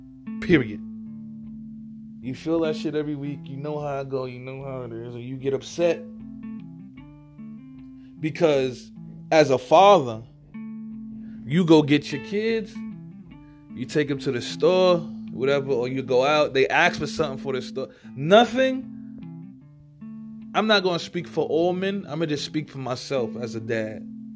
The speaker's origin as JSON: {"language": "English", "region": "New York", "country": "United States", "said": "Where I'm from New York City."}